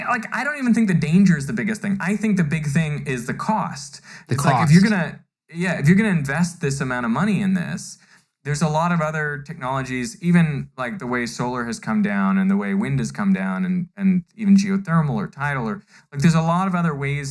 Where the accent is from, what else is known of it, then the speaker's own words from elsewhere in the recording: Vancouver, British Columbia, Canada; I'm from Vancouver, yeah.